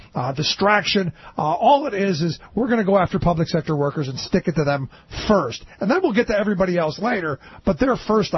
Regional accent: Cleveland, Ohio, United States; Like where I grew up in Cleveland, you had a Ford and a Chevy plant there

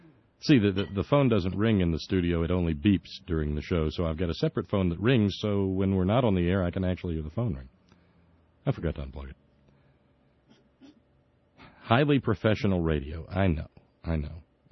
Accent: Mexico; They're from Mexico and I'm from Mexico.

